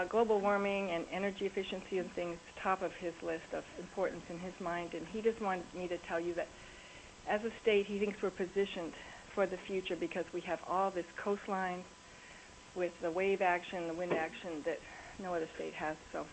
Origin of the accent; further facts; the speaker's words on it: Kodiak, Alaska, United States; also born or lived in Seward; I grew up here in Kodiak and Seward, Alaska.